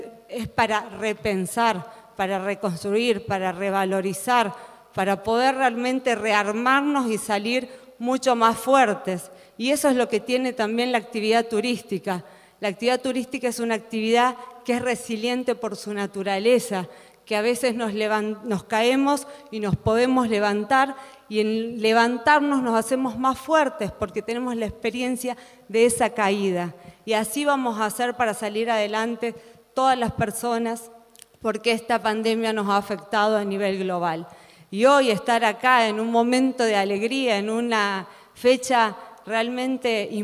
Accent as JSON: {"language": "Spanish", "town": "Recreo", "region": "Catamarca", "country": "Argentina", "said": "yo soy catamarqueña, soy del Departamento La Paz de Recreo"}